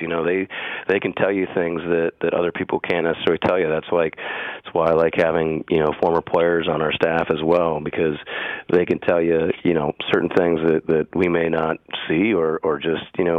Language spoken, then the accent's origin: English; Green Bay, Wisconsin, United States; look, I grew up in Green Bay